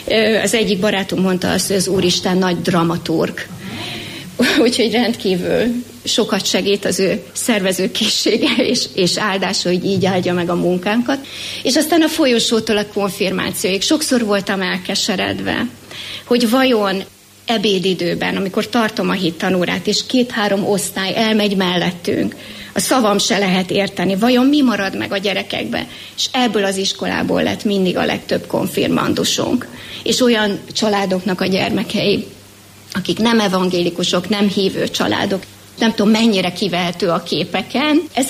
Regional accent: Hódmezővásárhely, Csongrád-Csanád, Hungary; also born or lived in Kövegy; Csongrád Csanád vármegyében található az a pici község, ahonnan én származom, Kövegy. 3 éves koromig éltünk itt a szüleimmel, majd Hódmezővásárhelyre kerültünk.

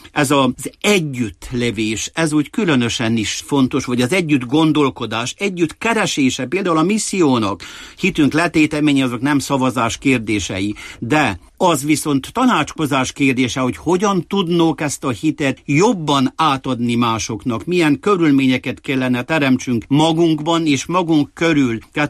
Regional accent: Székely Land, Romania; now in Timișoara, Romania; jó volt így lenni itt, mint székelyember, mint temesvári

